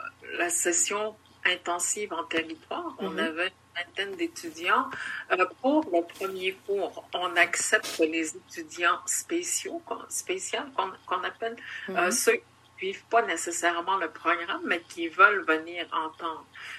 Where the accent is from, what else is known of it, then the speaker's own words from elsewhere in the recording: Quebec, Canada; on appelle Nautimic le territoire en Atikamekw Nord-Ouest, mais Nautimic, ça veut dire là d'où je viens.